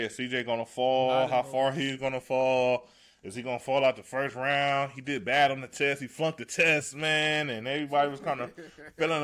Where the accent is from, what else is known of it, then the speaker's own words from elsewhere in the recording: Cleveland, Ohio, United States; You know, I grew up in Cleveland, born and raised.